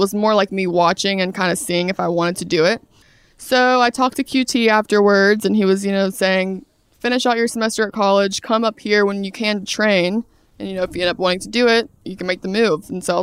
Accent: Brunswick, Georgia, United States; There were no schools around where I'm from. I'm from Brunswick, Georgia, South Georgia.

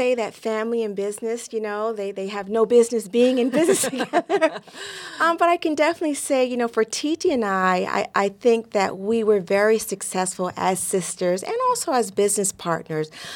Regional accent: New York, United States; Growing up in New York in the 70s with like a short Japanese woman with long straight hair on a block where it was primarily African American

